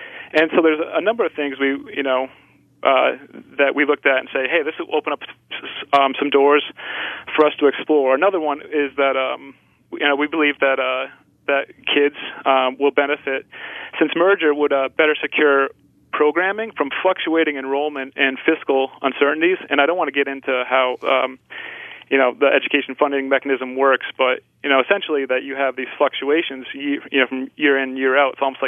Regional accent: Manchester, New Hampshire, United States; you know, I'm from Manchester. I've lived here most of my life.

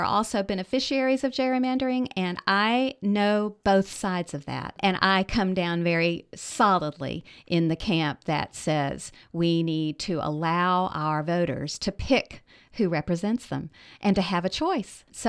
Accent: Asheville, North Carolina, United States; I grew up in the Haw Creek area. Haw Creek is in East Asheville. I have such fond memories. It's a lot of area that has been in my family for over a century.

